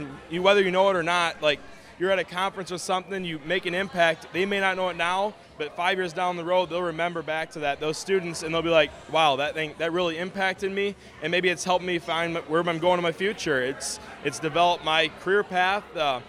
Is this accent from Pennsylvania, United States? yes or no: no; Pearl City, Illinois, United States; I'm from Pearl City, Illinois, northwest corner of the state. I grew up there on my family's farm where we grow corn and soybeans